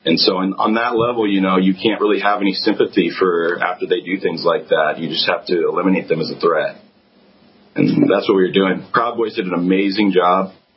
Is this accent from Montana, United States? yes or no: no; Washington, United States; I've born and raised in Washington. I have a very great good family.